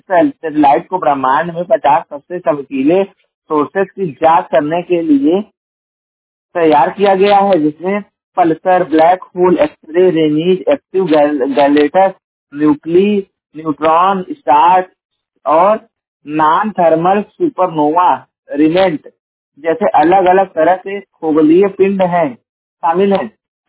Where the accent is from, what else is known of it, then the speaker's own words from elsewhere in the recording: Uttar Pradesh, India; और मैं उत्तर प्रदेश के जौनपुर जिले का निवासी हूं